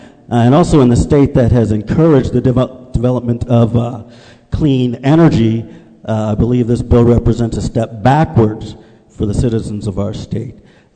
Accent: Nottingham, New Hampshire, United States; I'm from Nottingham, New Hampshire.

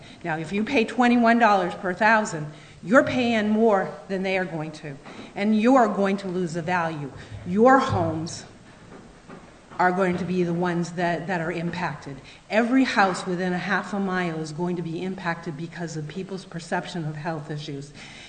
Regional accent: Campton, New Hampshire, United States; I'm from Campton.

